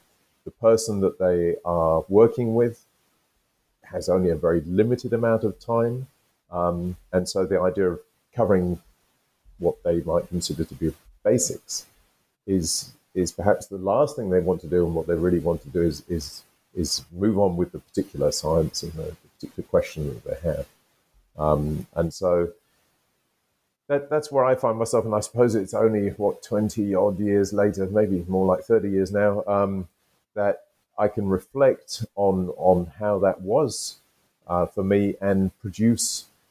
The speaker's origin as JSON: {"language": "English", "country": "United Kingdom", "said": "I'm British, I'm from the UK."}